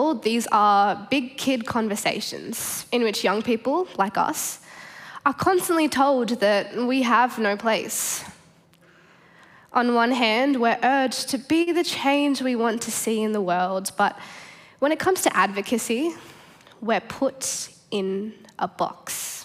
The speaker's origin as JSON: {"language": "English", "country": "India", "said": "widespread flooding in my home country of India, where much of my family still lives."}